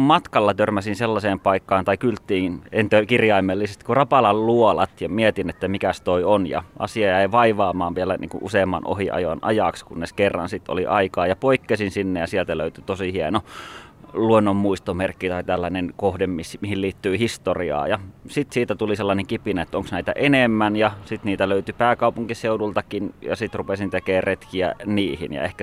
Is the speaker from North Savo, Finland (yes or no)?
yes; Suonenjoki, North Savo, Finland; mä synnyin Suonenjoella ja asuin maaseudulla, niin luonto oli siinä välittömästi kodin läheisyydessä.